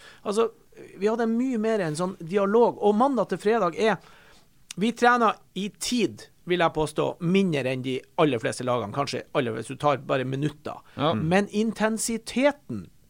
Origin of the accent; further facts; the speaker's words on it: Northern Norway, Norway; Altså, jeg er jo nordlending også da, vi tåler jo det meste.